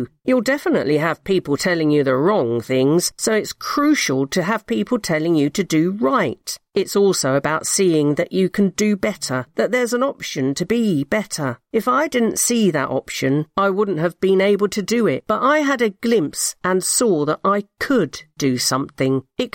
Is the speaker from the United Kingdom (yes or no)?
yes; Hackney, London, United Kingdom; When you become a teenager, it's a bit different. I moved from Hackney to North London.